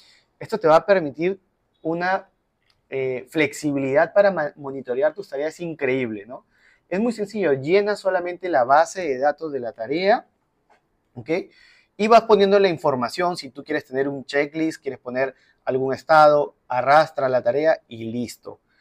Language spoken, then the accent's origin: Spanish; Peru; no teníamos presencia todavía como comunidad peruana